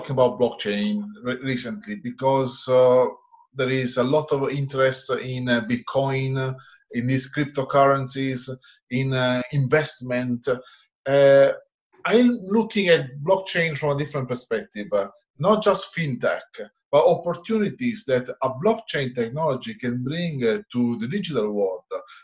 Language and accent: English; Italy; English is a second language; now in Zurich, Switzerland; I live in Switzerland, as you briefly mentioned. I'm originally from Italy.